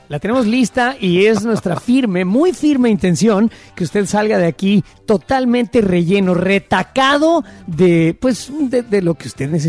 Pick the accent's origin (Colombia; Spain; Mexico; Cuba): Mexico; Me identifico como mexicano.